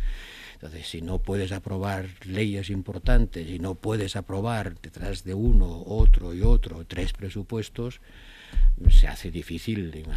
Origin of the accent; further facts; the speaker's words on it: Catalonia, Spain; yo he sido secretario de Estado de Hacienda y soy catalán